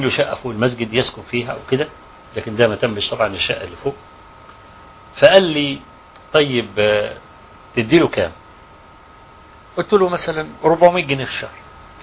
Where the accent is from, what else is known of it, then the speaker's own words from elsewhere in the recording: Kafr El Sheikh, Kafr El Sheikh Governorate, Egypt; معظم المشايخ الموجودين في مدينتي في كفر الشيخ يعني